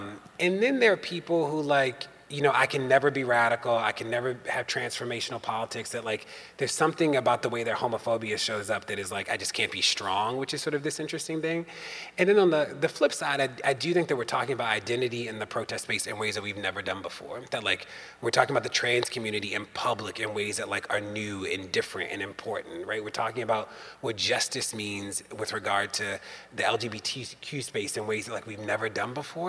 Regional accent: Maryland, United States; In Maryland, my home state, there's a law

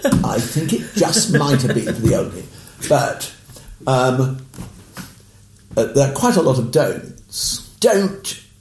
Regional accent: London, United Kingdom; born or raised there

